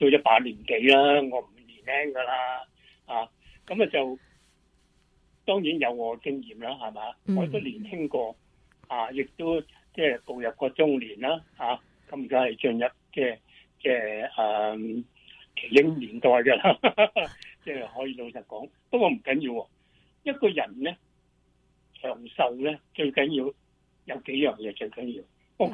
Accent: Guangdong, China; 不过我哋广东人通常都冇唔系咁中意食太辣嘅嘢

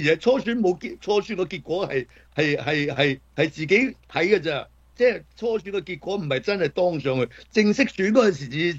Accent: Hong Kong; 所以呢套嘢呢，我哋香港人呢就要學

